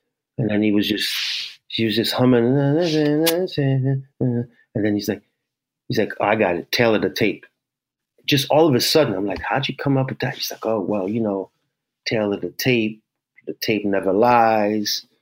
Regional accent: New York, United States; And then, you know, I grew up in New York, 13, 14, in 84, 85

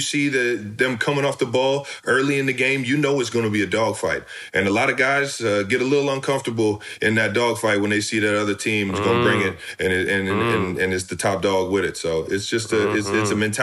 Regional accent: Cleveland Heights, Ohio, United States; I'm from Cleveland Heights, Ohio.

